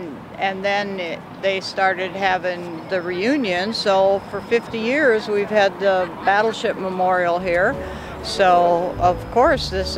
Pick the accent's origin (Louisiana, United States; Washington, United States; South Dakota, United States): South Dakota, United States; Clear Lake; moved away as an adult; now in Sioux Falls, United States; I am a South Dakotan. I grew up in Clear Lake, and then I was gone for 38 years during my Navy career, and then I moved back home to South Dakota in about 7 years ago, and I live here in Sioux Falls.